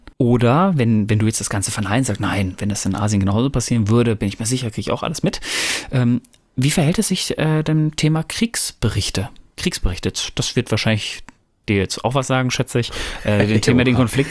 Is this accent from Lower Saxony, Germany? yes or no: no; North Rhine-Westphalia, Germany; Ich komme ja ursprünglich aus dem Pott